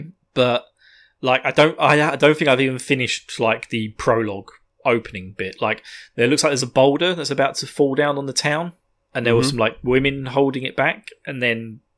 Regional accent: United Kingdom; speaking the Queen's Anglosh.

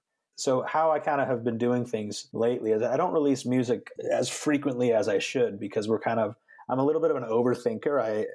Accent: Canada; And then if I wanted to shout out a coffee shop in Canada, in my hometown, there's a chain that's called Oliver's Coffee.

